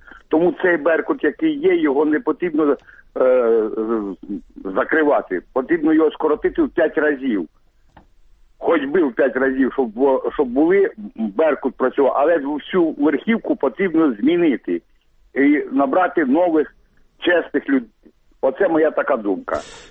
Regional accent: Kyiv Oblast, Ukraine; Я з Київської області.

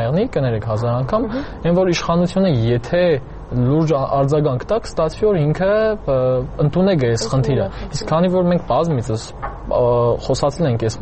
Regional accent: Gyumri, Shirak, Armenia; Իմ փորձովս ասեմ, էլի ես Գյումրեցի եմ

